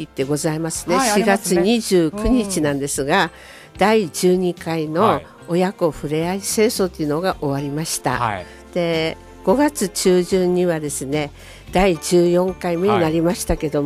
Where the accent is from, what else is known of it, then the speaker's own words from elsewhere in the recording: Sapporo, Hokkaido, Japan; 私、はい、生まれ育って中之島60年なんですね。